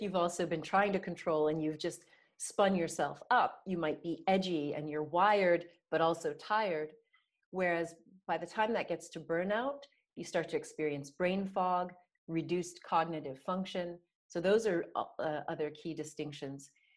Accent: United States; I'm an American, you're from the UK.

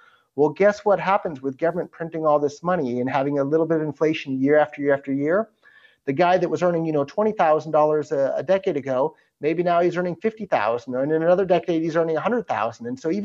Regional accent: California, United States; Yeah, I'm because that was my childhood, my upbringing, it didn't seem strange or abnormal at the time.

